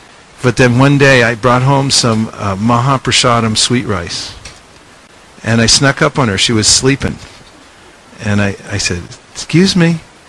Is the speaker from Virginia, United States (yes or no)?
no; California, United States; I grew up in the Bay Area, but I have no idea where I am right now.